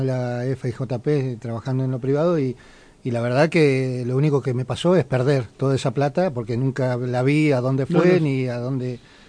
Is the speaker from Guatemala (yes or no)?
no; Argentina; como argentinos